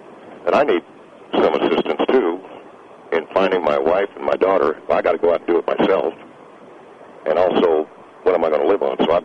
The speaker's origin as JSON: {"language": "English", "country": "United States", "said": "You know, I'm an American."}